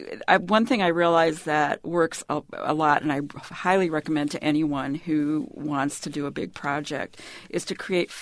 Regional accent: Minnesota, United States; but I'm from Minnesota and I'm a really honest person and I just can't lie.

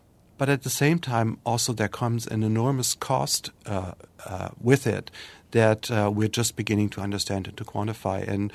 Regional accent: Germany; And I grew up near the Baltic Sea in Germany

